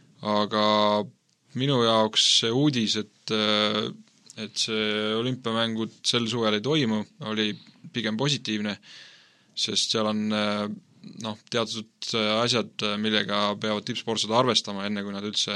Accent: Kuressaare, Saare County, Estonia; ma olen siis sündinud ja kasvanud Saaremaal, Kuressaares ja olen pärit neljalapselisest perest. Aastal 1985 on minu nii-öelda sünniaasta.

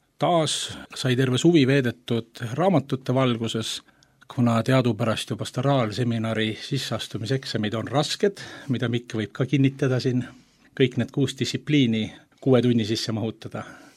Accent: Tallinn, Harju County, Estonia; Minu lapsepõlv möödus Tallinna vanalinnas ja ma olin vast 4-aastane

